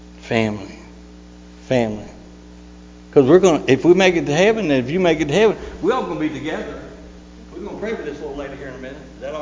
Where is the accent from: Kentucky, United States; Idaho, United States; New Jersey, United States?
Kentucky, United States; I had to sling it because we're from Kentucky, you know. Promised land.